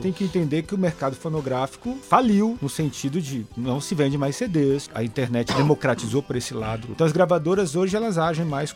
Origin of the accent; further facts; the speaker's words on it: Northeast Region, Brazil; influência do Nordeste, de onde eu vim